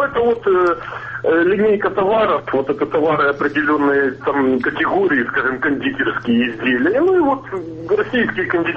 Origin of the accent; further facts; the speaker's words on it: Kyiv, Ukraine; вот я, как киевлянин, хожу по магазинам